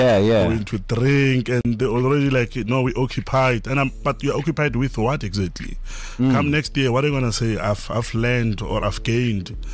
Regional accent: Limpopo, South Africa; Yeah, so growing up in Limpopo really made me who I am today.

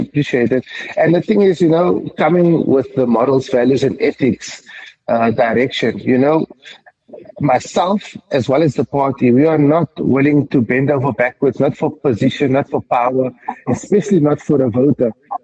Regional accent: South Africa; born there; I'm a South African born baby.

